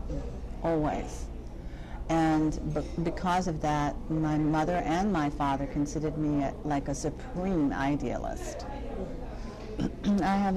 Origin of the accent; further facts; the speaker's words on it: Washington, District of Columbia, United States; Because I grew up in Washington, D.C., actually, and what I saw was Capitol Hill and where I lived in Southeast D.C., two different worlds.